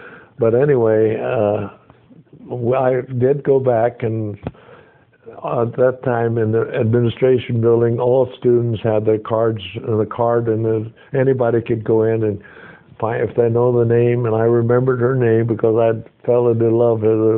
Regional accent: Yuma, Arizona, United States; And I was discharged then and went back to my hometown of Yuma, Arizona.

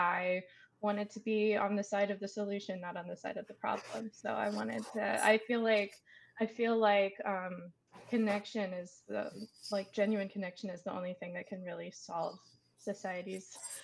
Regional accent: New Jersey, United States; I'm from Jersey, and I'm told that sometimes it shows.

